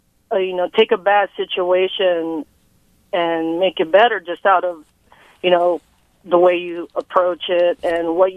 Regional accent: Philippines; We're Filipino, so Filipino culture is very traditional.

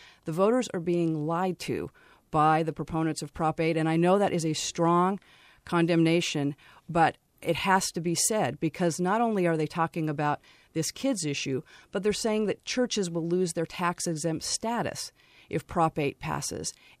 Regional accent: Utah, United States; And I grew up Mormon in Utah. I have lots of family living back in Utah who are devout Mormons.

